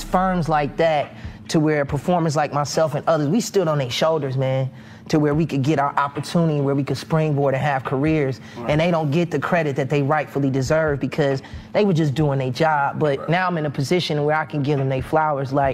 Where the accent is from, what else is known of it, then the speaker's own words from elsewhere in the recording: Chicago, Illinois, United States; You know, for people that don't know, I'm born and raised in Chicago.